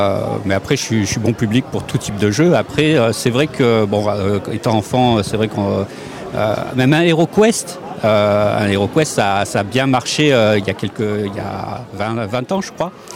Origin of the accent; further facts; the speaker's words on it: Limoges, Nouvelle-Aquitaine, France; Parce que moi, je viens de Limoges. Il y a des groupements d'auteurs à Limoges.